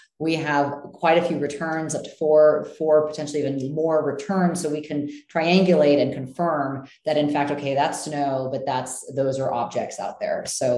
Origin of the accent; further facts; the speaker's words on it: California, United States; I'm from California, but really wanted to do the automotive thing.